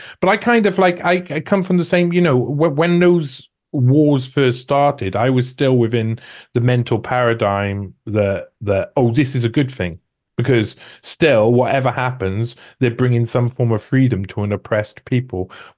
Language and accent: English; United Kingdom; I am British.